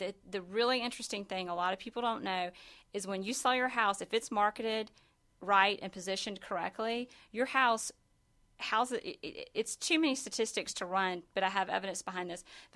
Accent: Georgia, United States; also born or lived in Las Vegas; I grew up riding horses in South Georgia, lived in Las Vegas, trained horses in Las Vegas.

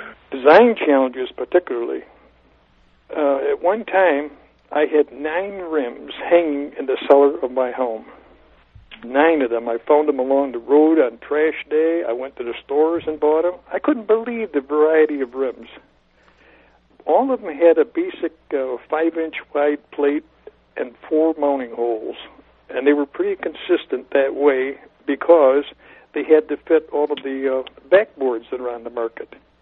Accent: Syracuse, New York, United States; Well, I was born and lived near Syracuse, New York. And, you know, that's home of snow, cold, asthma, and the Carrier Dome.

